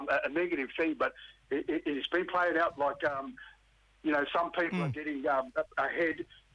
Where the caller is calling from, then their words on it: Western Australia, Australia; Yeah, I'm calling from Yungar Country. That's N-Y-U-N-G-A-R